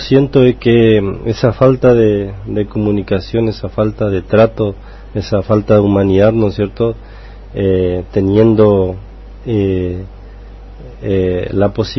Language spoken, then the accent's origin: Spanish; Tierras Coloradas, Corrientes, Argentina; also born or lived in Curuzú Cuatiá; vengo del sector rural. Yo me nací en Curuzucuatiá, pero me crié en Tierras Coloradas, en la tercera sección, y conozco la realidad. Mi padre vive aún ahí